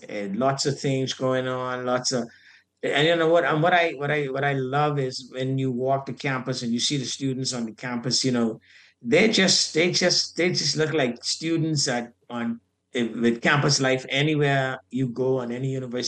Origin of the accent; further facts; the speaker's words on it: Grand Bahama, Bahamas; now in New Providence, Bahamas; I stayed at the College of Bahamas dorms when I came from Grand Bahama to go to the College of Bahamas.